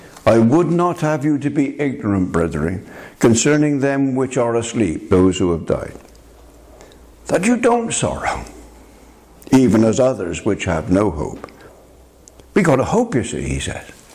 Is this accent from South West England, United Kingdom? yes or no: yes; Bristol, South West England, United Kingdom; And I come from Bristol, and there was a very big influx of Jamaicans, West Indians, in the Bristol area.